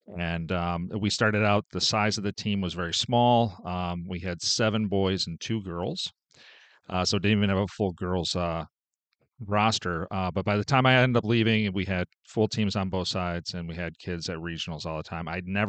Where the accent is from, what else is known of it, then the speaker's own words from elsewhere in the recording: Rochester, New York, United States; Originally from upstate New York, I grew up in Rochester. So it's between Buffalo and Syracuse on Lake Ontario.